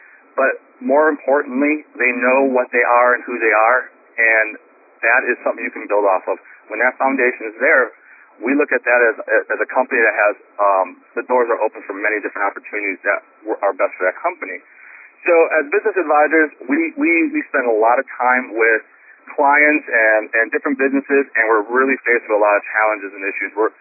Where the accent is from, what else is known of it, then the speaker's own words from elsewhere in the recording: Midwest, United States; I am from the Midwest, so I do love protein.